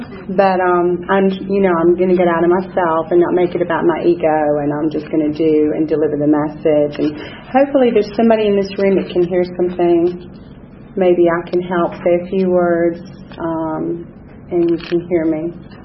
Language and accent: English; Nottingham, East Midlands, United Kingdom; I was born in England. I was born in Nottingham, England.